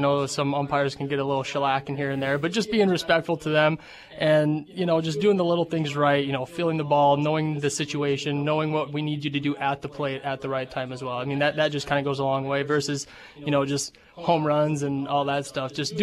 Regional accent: Watertown, South Dakota, United States; I'm from Watertown, yep.

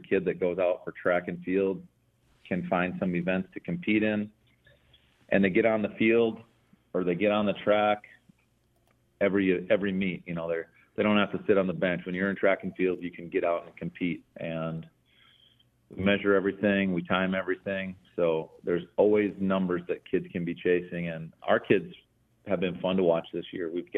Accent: Warner, United States; I grew up in Warner, and at that time, spring baseball was not a thing.

